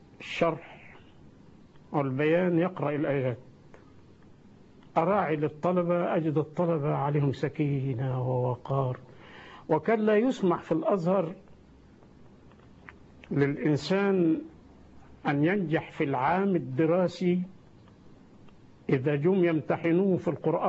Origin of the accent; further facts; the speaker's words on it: Asyut Governorate, Egypt; وإحنا من أسيوط